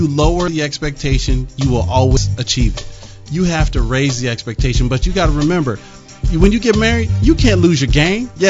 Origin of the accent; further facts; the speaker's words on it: Pacific Northwest, United States; I grew up in the Pacific Northwest. So when I look at a day like today where everybody's like, oh, no, it's rainy, I come from the land where it rains nonstop